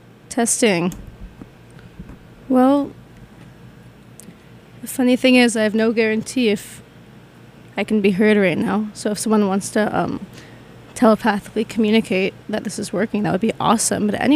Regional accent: Connecticut, United States; But I'm from Connecticut.

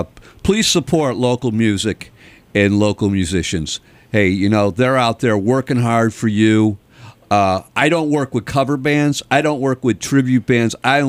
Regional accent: Syracuse, New York, United States; He was playing at the 443 in Syracuse, New York, my hometown.

